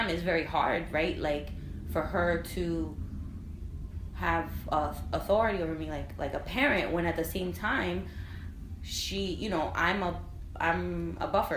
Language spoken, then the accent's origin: English; United States; born there; I'm American because I'm born here and I'm not Dominican.